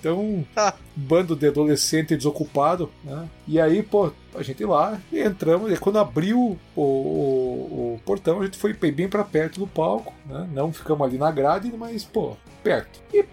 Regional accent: União da Vitória, Paraná, Brazil; now in Curitiba, Brazil; Tinha acabado de vir pra Curitiba e morar aqui sozinho, né? E aí eu tinha vários amigos lá da minha cidade, de União da Vitória.

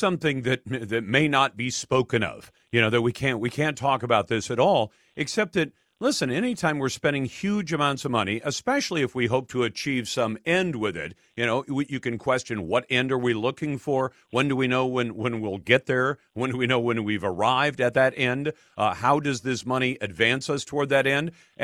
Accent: United States; I've got a dog in the fight because I'm an American taxpayer

